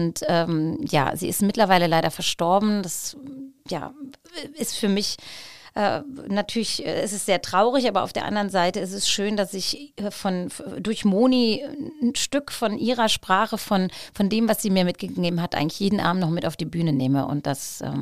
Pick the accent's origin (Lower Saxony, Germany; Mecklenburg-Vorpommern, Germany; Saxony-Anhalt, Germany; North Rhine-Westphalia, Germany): North Rhine-Westphalia, Germany; Ich bin Rheinländerin